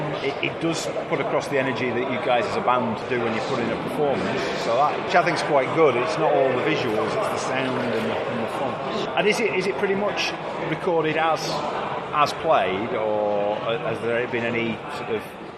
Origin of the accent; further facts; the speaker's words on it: England, United Kingdom; No. I'm extremely English.